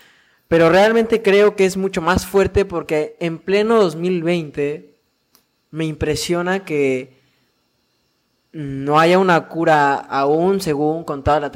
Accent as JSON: {"language": "Spanish", "region": "Mexico City", "country": "Mexico", "said": "yo de la Ciudad de México, que es de donde soy? A pesar de que no estoy allá"}